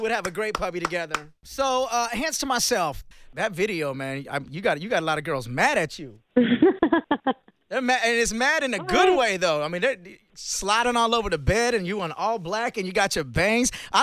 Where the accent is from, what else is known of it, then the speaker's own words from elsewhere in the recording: Houston, Texas, United States; because I'm from Houston originally